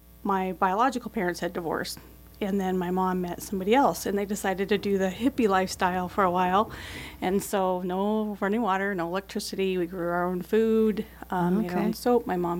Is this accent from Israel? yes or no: no; Alaska, United States; born there; I was born on the Glen